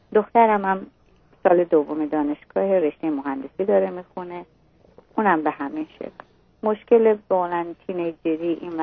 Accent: Iran; من از ایرانی هستم ولی از قبیله عشیره‌ای هستم درجه اول.

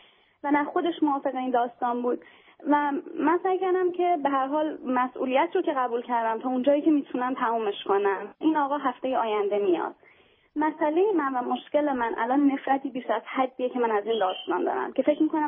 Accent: Iran; moved away as an adult; now in United States; من متولد امریکا هستم، اینجا به دنیا اومدم، منتها موقعی که سنم کم بوده برگشتم ایران و بزرگ شده ایرانم.

